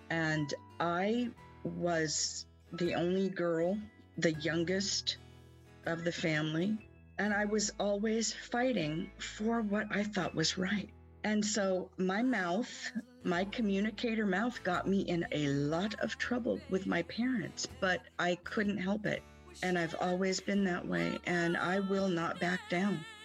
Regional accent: Oakland, California, United States; I was brought up in Oakland, and I'm 67, so this was during the heyday in the Bay Area.

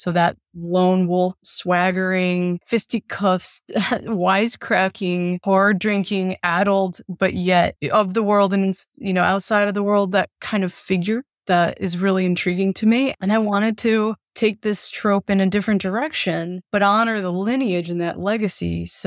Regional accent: Scranton, Pennsylvania, United States; So my family growing up in Scranton, Pennsylvania, really connected to our heritage and religion

